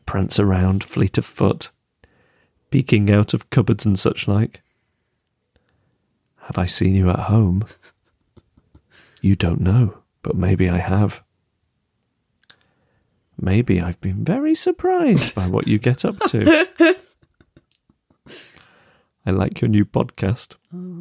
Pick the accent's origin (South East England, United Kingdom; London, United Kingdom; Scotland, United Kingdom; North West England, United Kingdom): North West England, United Kingdom; Macclesfield; You may not remember, but I sat in on your show a couple of years ago. I'm from Macclesfield.